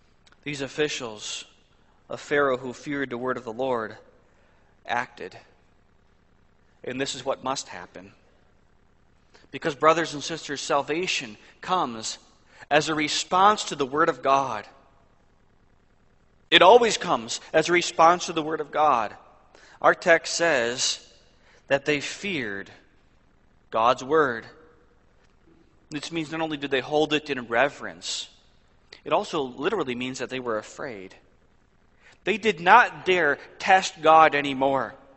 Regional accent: Highland, Indiana, United States; When I was a kid, growing up in Highland, Indiana, we had a bad hailstorm one late spring day.

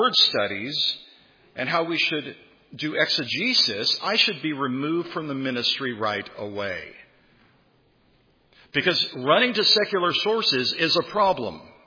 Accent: California, United States; accent: valley speech; now in England; I was raised in California, and we had a dialect, kind of a slang language that kids would use, and we called it a valley speech.

